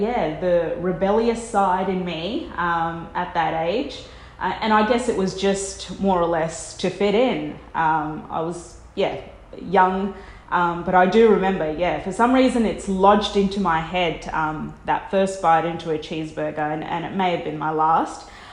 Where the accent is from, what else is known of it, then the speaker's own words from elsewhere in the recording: Sydney, New South Wales, Australia; as a child growing up in Sydney